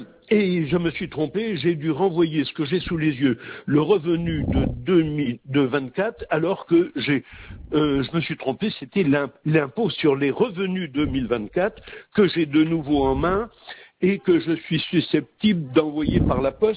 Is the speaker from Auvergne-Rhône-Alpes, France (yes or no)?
no; Marseille, Provence-Alpes-Côte d'Azur, France; born there; Vous avez de la chance, je suis né à Marseille.